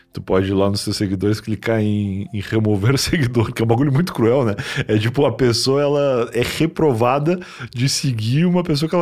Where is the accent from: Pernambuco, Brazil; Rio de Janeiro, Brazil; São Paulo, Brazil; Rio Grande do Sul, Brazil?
Rio Grande do Sul, Brazil; Rio Grande; born there; eu saí de uma cidade de 250 mil habitantes, que é Rio Grande, lá onde eu nasci, e era uma cidade que já tinha muitos acontecimentos